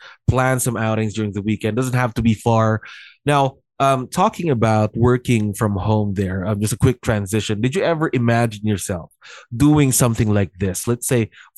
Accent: Baguio, Cordillera Administrative Region, Philippines; We have the versions of that up here up north because I'm from Baguio City.

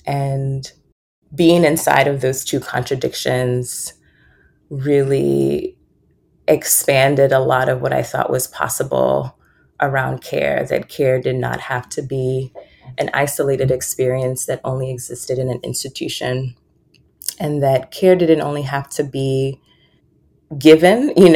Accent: Nigeria; growing up in Nigeria, my family had limited access to electricity.

